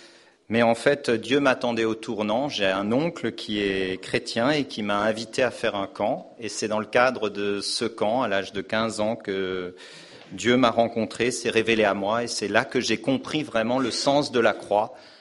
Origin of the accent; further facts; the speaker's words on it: Grand Est, France; je suis originaire d'Alsace. Je suis issu d'une famille dont mes parents n'étaient pas chrétiens. Ma mère était luthérienne non pratiquante et mon père catholique non pratiquant.